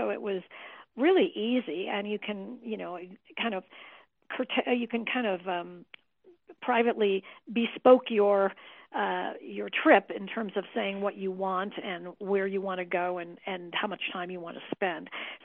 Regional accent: Santa Fe, New Mexico, United States

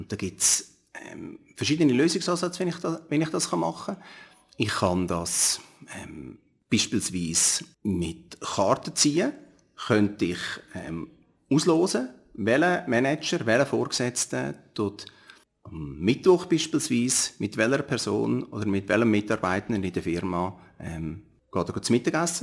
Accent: Baar, Zug, Switzerland; In Bar aufgewachsen

